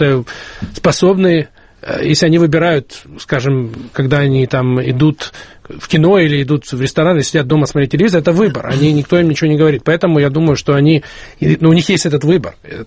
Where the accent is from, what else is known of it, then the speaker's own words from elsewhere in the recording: Canada; это я не россиянин. То есть я смотрю на это как канадец, человек, который как бы живет в Северной Америке.